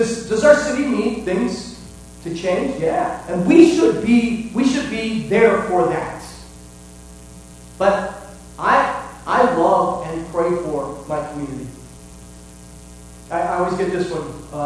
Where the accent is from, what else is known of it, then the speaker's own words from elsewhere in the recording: Rockford, Illinois, United States; accent: Chicago; don't think they'll know about Rockford, I'll just say, I'm from Chicago. You know? That's where that accent came from.